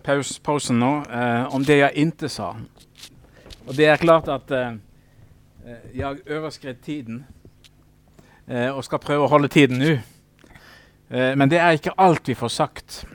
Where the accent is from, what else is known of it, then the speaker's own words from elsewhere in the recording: Norway; det är lite konstigt att jag som norrman ska komma här och undervisa er om svenska kyrkliga uttalanden